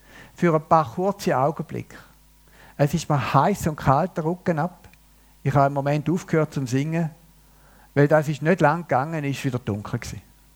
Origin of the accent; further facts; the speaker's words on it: Switzerland; Und Herr, wir haben als Schweizer Volk erlebt